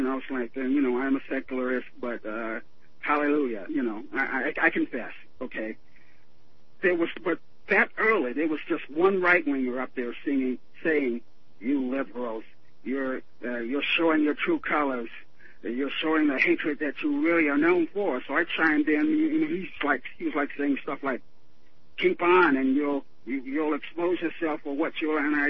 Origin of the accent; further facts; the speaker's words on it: Dallas, Texas, United States; born there; now in Las Cruces, United States; but I live in Las Cruces, New Mexico. I was born in Dallas, but I live here.